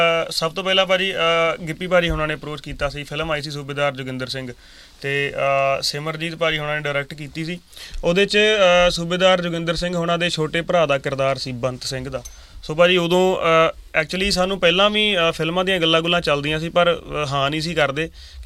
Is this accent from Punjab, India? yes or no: yes; Dhariwal, Punjab, India; ਮੇਰਾ ਭਾਅ ਜੀ ਏਰੀਆ ਮਾਝਾ, ਅਤੇ ਅੰਮ੍ਰਿਤਸਰ ਤੋਂ ਮੇਰਾ ਪਿੰਡ ਪੈਂਦਾ ਜੀ 30 ਕਿਲੋਮੀਟਰ, ਅਟਾਰੀ ਵਾਹਗਾ ਬਾਰਡਰ ਵਾਲੀ ਸਾਈਡ, ਉੱਧਰ ਧਾਰੀਵਾਲ ਪਿੰਡ ਹੈ ਭਾਅ ਜੀ ਮੇਰਾ।